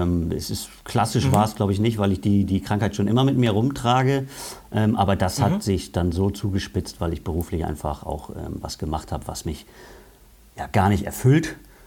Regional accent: Bremen, Germany; Also ich komme aus einer Nachbarstadt hier. Ich bin aufgewachsen.

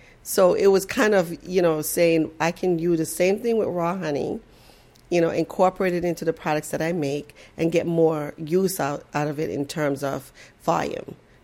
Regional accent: Boston, Massachusetts, United States; I grew up in Boston in the 70s, and it was a challenging time. You know, Boston is very segregated.

